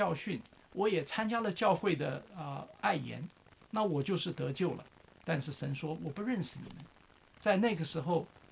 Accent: Taiwan; 那是我在小时候在台湾，在台湾那个时候大部分的人都是非常的贫穷，因为都是公务员或是军人或是农民，也没有任何的商业。

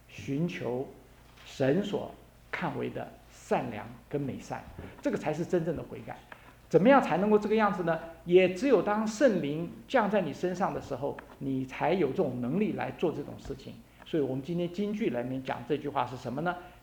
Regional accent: China; 所以我们中国人讲叫做这个叫做惯犯

